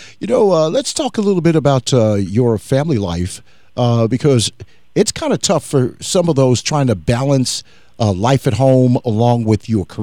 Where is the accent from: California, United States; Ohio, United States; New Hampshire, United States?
Ohio, United States; Now, Jamish, I wanted to jump to this because I grew up in the Miami Valley area, and I have you by a number of years, that's for sure.